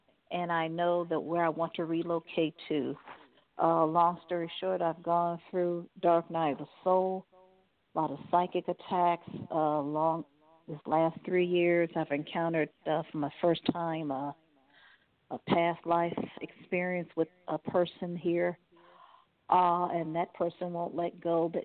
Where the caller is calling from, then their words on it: Cleveland, Ohio, United States; calling from Cleveland, Ohio.